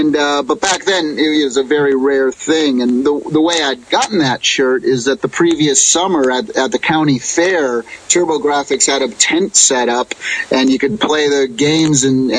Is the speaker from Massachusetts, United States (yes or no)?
yes; Springfield, Massachusetts, United States; moved away as an adult; now in California, United States; But when I turned 21 is when I moved out to California. I left my parents crying on the doorstep. I grew up on the East Coast in Springfield, Massachusetts.